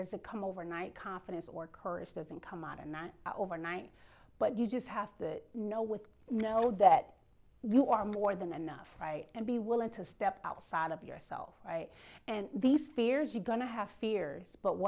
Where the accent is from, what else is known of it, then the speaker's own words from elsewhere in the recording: the South, United States; I grew up in the South, right?